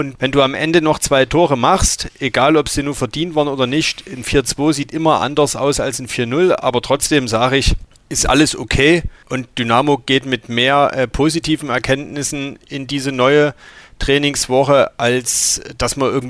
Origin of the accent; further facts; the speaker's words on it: Dresden, Saxony, Germany; wo man als Dresdner schon sagt